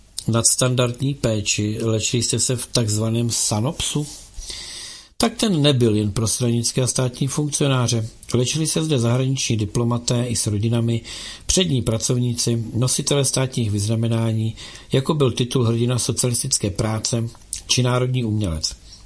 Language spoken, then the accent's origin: Czech; Zlín, Zlín Region, Czechia; now in Prague, Czechia; Když jsem přišel ze Zlína do Prahy s rodinou, obývali jsme normální nájemní byt